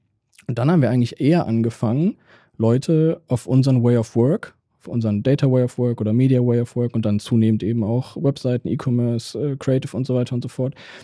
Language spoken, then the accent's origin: German; Bielefeld, North Rhine-Westphalia, Germany; Und ich war jetzt nicht nur die letzten 8 Jahre wieder in Bielefeld, sondern ich bin auch Bielefelder.